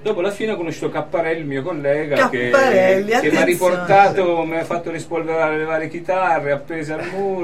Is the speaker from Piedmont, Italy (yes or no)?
yes; Turin, Piedmont, Italy; Io Torino.